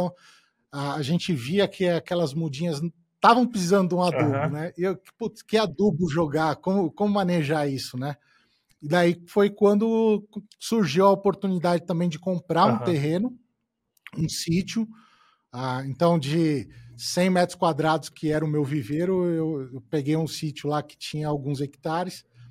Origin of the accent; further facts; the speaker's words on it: São Paulo, Brazil; Eu sou de São Paulo, né? A minha família vem do agro, só que de gerações distantes, né? Eu fui criado em São Paulo, tudo